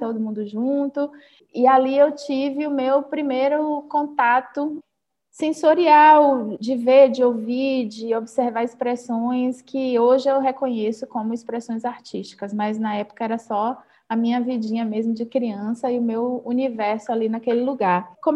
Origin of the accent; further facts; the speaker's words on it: Salvador, Bahia, Brazil; nasci no Pelourinho, onde eu fui criada também